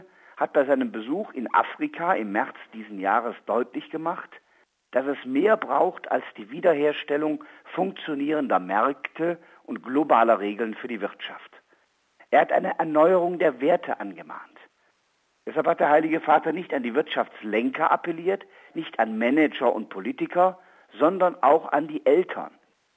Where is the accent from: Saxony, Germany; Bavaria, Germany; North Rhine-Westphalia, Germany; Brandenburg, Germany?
North Rhine-Westphalia, Germany; Aachen; die alle ihren Sitz in meiner Heimatstadt Aachen haben